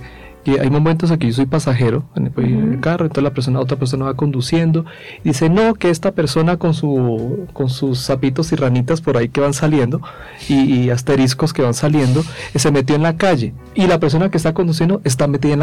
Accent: Colombia; yo soy colombiano porque mi cultura, mi manera de ser, me identifica en cualquier parte del mundo.

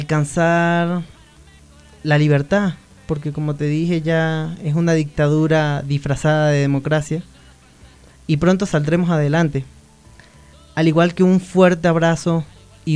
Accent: Venezuela; Es la idea de ayudarnos todos como venezolanos y estar de la mano junto con, en cada lugar que se encuentre

